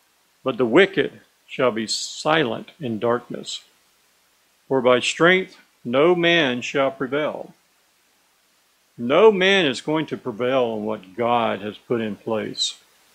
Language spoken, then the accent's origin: English; Florida, United States; I've lived here all my life, born and raised in Florida.